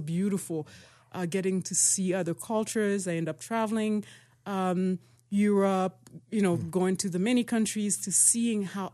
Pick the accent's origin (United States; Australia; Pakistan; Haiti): Haiti; I have seen growing up in Haiti, the social, political, and economic dysfunction of the state